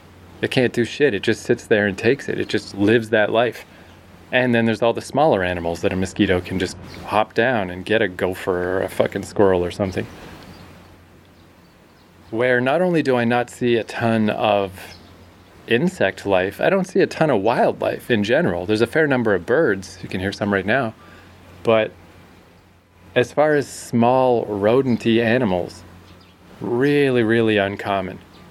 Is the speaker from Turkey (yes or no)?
no; Fredericton, New Brunswick, Canada; now in Jeju, South Korea; compared to my hometown, say, is Fredericton, New Brunswick.